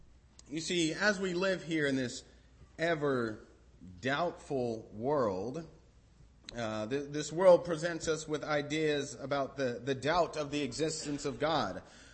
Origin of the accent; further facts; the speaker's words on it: Denver, Colorado, United States; also born or lived in Tampa, Florida; now in Madison, United States; I am actually from Denver, Colorado. I moved to Tampa, Florida around 7 years ago and then went to Florida College for about 5 years